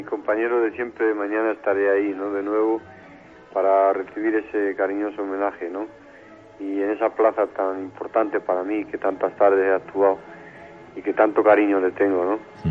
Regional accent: Salamanca, Castile and León, Spain; accedí a que me hicieran el homenaje en Salamanca, en mi tierra

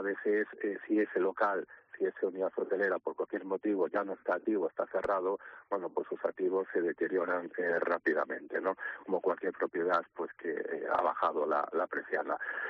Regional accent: Valencian Community, Spain; por ejemplo, yo soy valenciano

